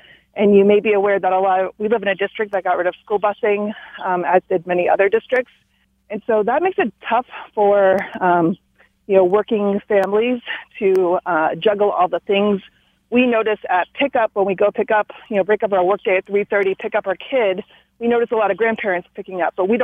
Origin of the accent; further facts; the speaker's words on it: Allentown, Pennsylvania, United States; now in Michigan, United States; He's a native New Yorker. I'm from Allentown, Pennsylvania area.